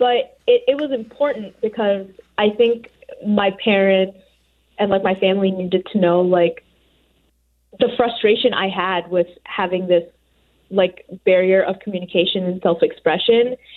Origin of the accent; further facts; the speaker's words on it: United States; And both my identities as an Indian woman, but also someone who was raised in the United States and has those, like, environmental factors, are important parts to my personality